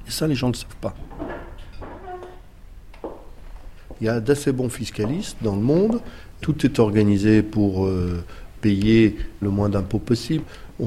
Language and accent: French; France; now in Switzerland; J'ai quitté la France, un pays que j'aime beaucoup. Et je suis très bien en Suisse. Je suis en train de prendre la double nationalité.